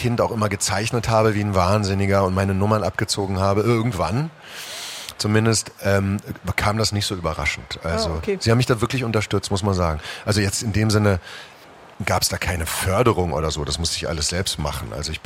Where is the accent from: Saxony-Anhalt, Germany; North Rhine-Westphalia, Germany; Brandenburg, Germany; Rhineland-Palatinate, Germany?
North Rhine-Westphalia, Germany; Herdecke; Aber bei uns in Herdecke gab es und gibt es immer noch ein sehr leidenschaftlich geführtes Laientheater. Und da bin ich irgendwann hin.